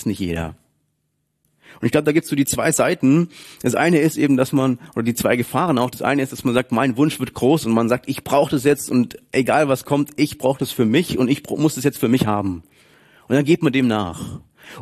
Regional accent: Baden-Württemberg, Germany; oder spare als Schwabe, dann mache ich das.

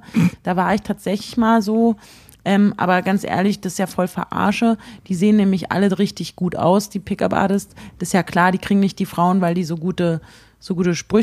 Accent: Berlin, Germany; ich komme nicht aus Hamburg, sondern aus Berlin.

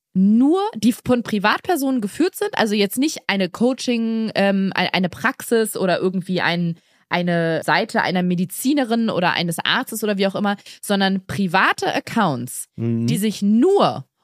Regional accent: Berlin, Germany; Ich komme aus Berlin.

